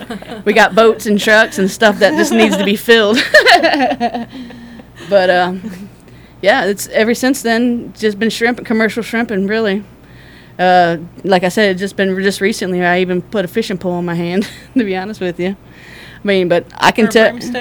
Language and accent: English; Pine Island, Florida, United States; if you travel around the world and you ask anybody, where are you from? You say, Pine Island. They look at you like, you know, what country? What country is that in, you know? But, yeah, so we moved back to Pine Island